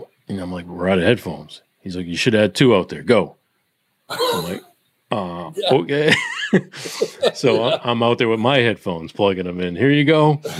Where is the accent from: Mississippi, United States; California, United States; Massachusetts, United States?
Massachusetts, United States; Boston; I grew up in Boston, and I worked in Boston and New York